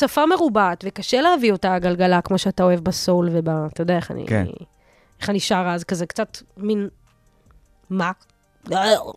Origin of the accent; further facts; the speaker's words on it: Russia; אני ילדה רוסייה, לבנה